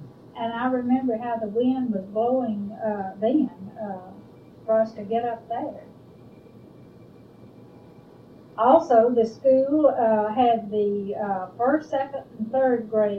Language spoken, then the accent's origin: English; Bishop, California, United States; And I was born in Bishop